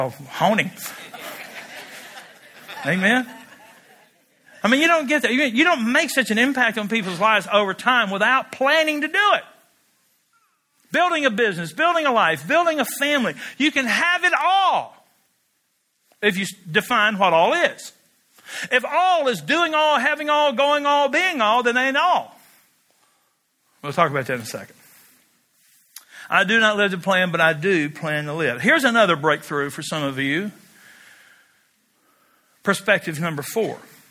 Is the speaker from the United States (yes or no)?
yes; United States; I'm an American. Yay, God. I'll salute the flag and all the rest of it.